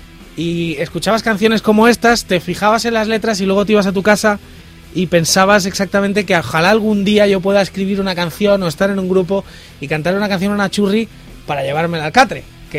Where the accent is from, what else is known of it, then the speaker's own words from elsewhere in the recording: Valencia, Valencian Community, Spain; Bueno, mi pueblo es Valencia, you know, entonces Valencia